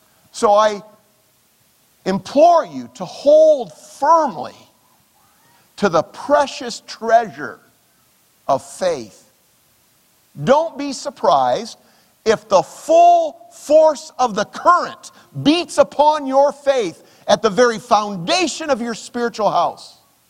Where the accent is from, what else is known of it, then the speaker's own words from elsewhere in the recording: Sterling, Illinois, United States; My hometown is in Sterling, Illinois, and a steel mill was the primary employer before it closed.